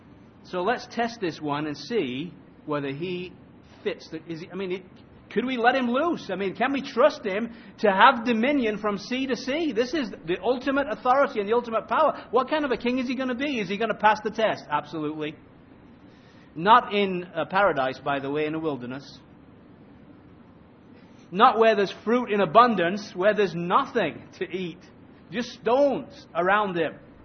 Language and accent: English; England, United Kingdom; You see, I'm an Englishman, as you well know